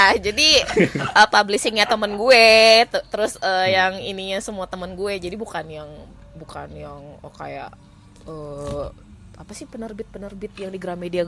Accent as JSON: {"language": "Indonesian", "town": "Medan", "region": "North Sumatra", "country": "Indonesia", "moved": "yes", "said": "gua dari Medan terus berangkat ke Jakarta kan pengen itu gue kena karma deh kayak kan dari Medan gue pengen ke Jakarta bosen di Medan"}